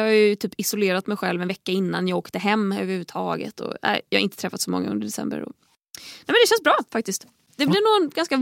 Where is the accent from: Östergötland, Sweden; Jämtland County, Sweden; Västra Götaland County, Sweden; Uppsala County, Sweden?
Västra Götaland County, Sweden; Tahult; Jag älskar att gå i skogen hemma i Tahult. Jag älskar att bara hänga med min familj.